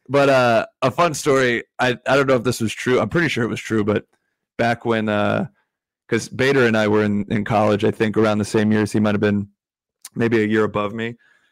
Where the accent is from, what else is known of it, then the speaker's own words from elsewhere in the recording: Vero Beach, Florida, United States; I'm from Florida, so I actually grew up around, I'm from Vero Beach